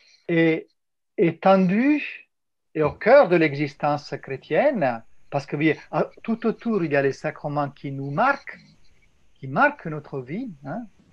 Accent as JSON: {"language": "French", "country": "Italy", "said": "Je suis italien, donc je suis un peu chauvin"}